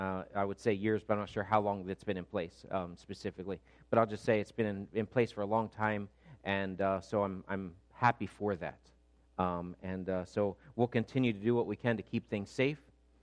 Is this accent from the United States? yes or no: yes; Pennsylvania, United States; now in New Jersey, United States; I live in New Jersey. I grew up in Pennsylvania. In Pennsylvania, hunting was a normal part of life.